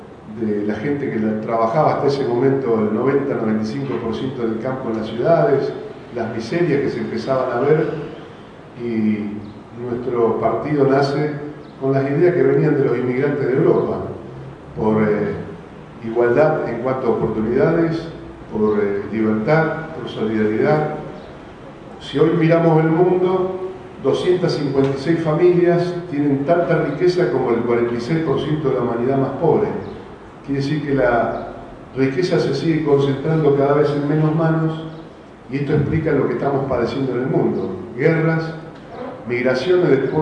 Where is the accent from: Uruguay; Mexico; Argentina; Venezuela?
Argentina; Santa Fe; en Santa Fe tenemos un plan estratégico al 2030